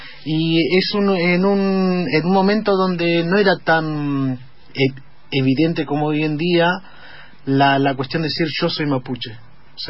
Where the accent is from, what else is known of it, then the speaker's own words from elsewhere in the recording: Trelew, Chubut, Argentina; Sí, yo me crié en Trelew.